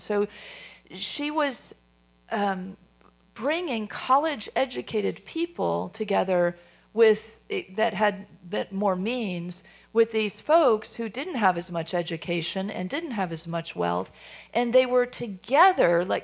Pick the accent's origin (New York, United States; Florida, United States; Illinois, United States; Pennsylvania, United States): Illinois, United States; Chicago; She was a pioneer, and she was a real heroine in my hometown of Chicago, where she had a settlement house called the Hull House.